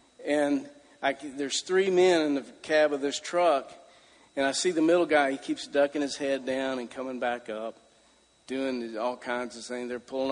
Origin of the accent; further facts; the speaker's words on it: Missouri, United States; I was born in Missouri. I'm a Missouri boy. Yes, M-I-Z. So I can tell you that I was born in Missouri.